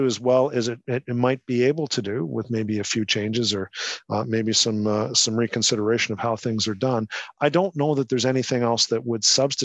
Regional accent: Canada; I'm Canadian

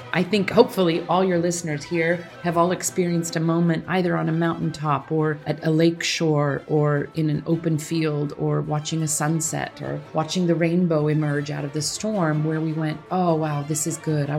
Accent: Kansas City, Missouri, United States; Sort of going back to that idea of, I grew up in Kansas City, right?

